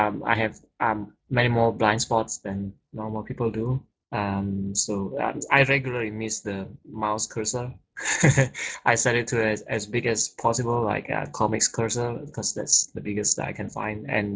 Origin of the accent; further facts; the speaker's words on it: Singapore; I'm from Singapore, so here is actually afternoon.